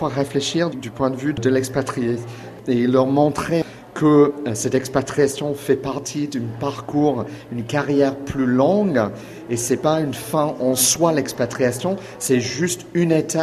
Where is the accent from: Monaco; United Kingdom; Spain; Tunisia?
United Kingdom; England; now in France; On est arrivé en 2009, donc ça fait cette année 10 ans qu'on est là. Je suis anglais et on s'est naturalisé l'année dernière. Donc maintenant on a la dual nationalité anglais-français.